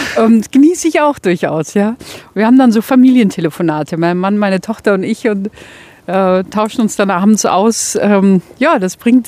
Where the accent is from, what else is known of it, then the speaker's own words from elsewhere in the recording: Bochum, North Rhine-Westphalia, Germany; aber ich komme Uni aus Bochum, ja?